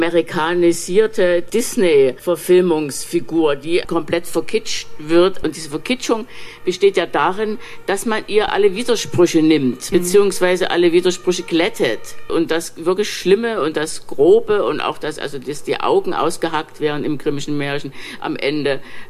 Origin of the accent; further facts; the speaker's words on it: Germany; dass ich als Deutsche immer so klar sage, was Böses geschehen ist in der Weltgeschichte.